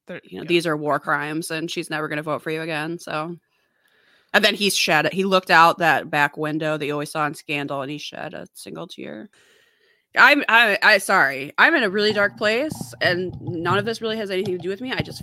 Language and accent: English; United States; I apologize for I don't know, being American.